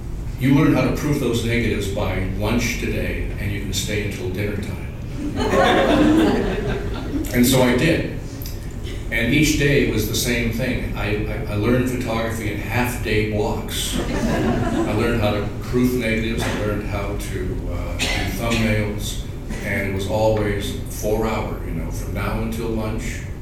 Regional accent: San Francisco, California, United States; And I said, I'm from San Francisco.

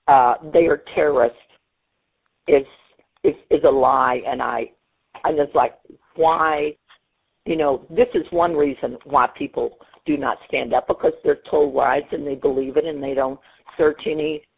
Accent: Texas, United States; Like I said, I'm born and raised on the Texas Gulf Coast, fourth generation fisherman. My family has been in this little fishing town in this one spot for 120 years.

